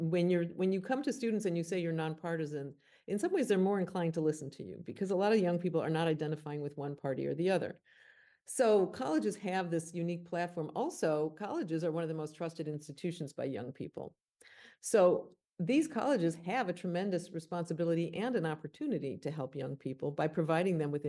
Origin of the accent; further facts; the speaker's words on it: Illinois, United States; I grew up in Illinois, it was not legal.